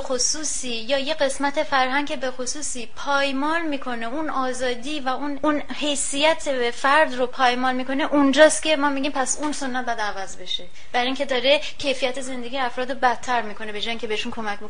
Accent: Iran; moved away; موقعی که ما از ایران اومدیم بیرون

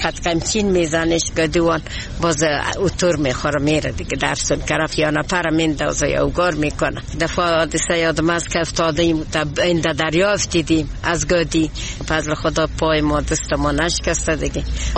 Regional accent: Herat, Afghanistan; ما از هرات هستیم،

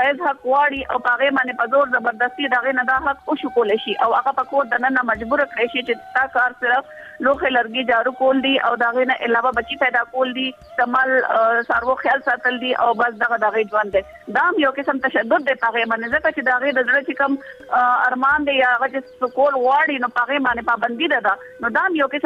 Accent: Khyber Pakhtunkhwa, Pakistan; زه خپله چونکې د دیر نه یم

